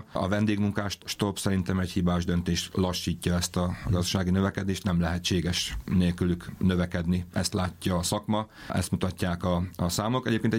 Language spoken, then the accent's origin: Hungarian; Békés, Hungary; Én Békés megyei vagyok